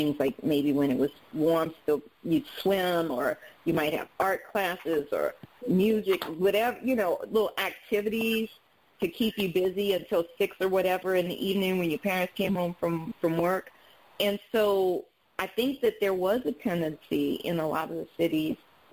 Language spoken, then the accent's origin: English; New Orleans, Louisiana, United States; I remember as a kid, I grew up in New Orleans